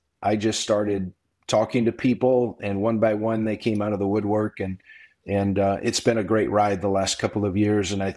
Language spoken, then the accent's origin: English; Iowa, United States; Western Iowa, middle of the corn belt, and just a rural kid trying to do good in the world.